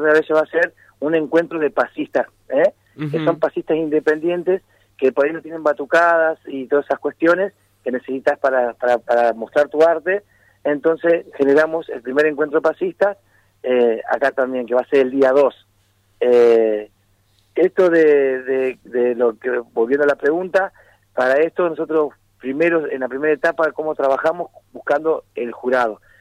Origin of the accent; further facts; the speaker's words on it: Gualeguaychú, Entre Ríos, Argentina; Soy de Gualeguaychú, pero amo mi comparsa y tengo dos noches acá en Gualeguaychú